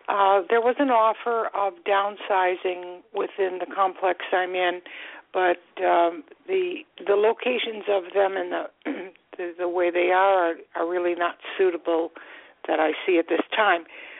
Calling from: Florida, United States; I'm calling from Florida.

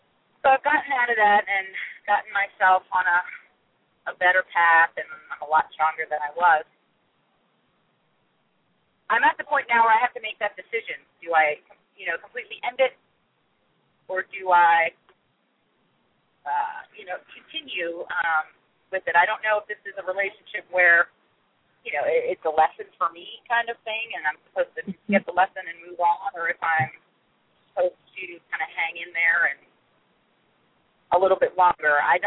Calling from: Maryland, United States; I'm calling from Maryland.

